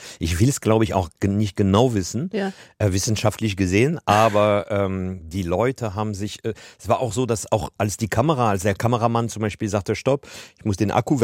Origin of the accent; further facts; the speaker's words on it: Paris, Île-de-France, France; German is a second language; now in Germany; Ich bin wirklich Franzose, mittlerweile bin ich beides, Deutscher und Franzose, aber ich bin in Paris geboren, in Paris aufgewachsen, hatte auch keine deutsche Eltern oder sowas. Ich habe Deutsch in der Schule gelernt, wie jeder auch sehr unmotiviert und kam irgendwann in Deutschland.